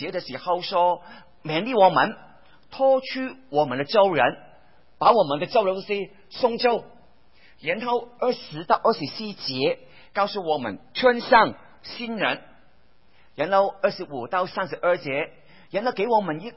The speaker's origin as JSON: {"language": "Chinese", "country": "Hong Kong", "tie": "born or raised there", "said": "我小时候在香港长大的时候"}